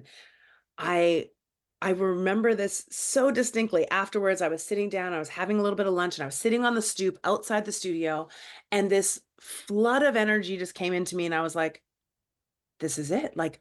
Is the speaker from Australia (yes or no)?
no; Canada; I'm 19, 20 years old. I have no money. I'm Canadian. I'm living in Vancouver across the other side of a different country.